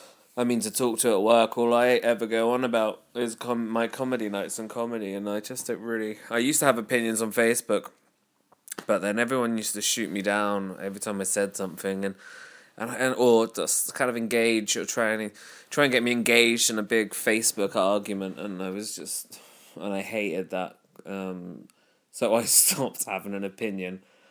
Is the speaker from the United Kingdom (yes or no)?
yes; Norwich, East of England, United Kingdom; I'm a comedian from Norwich.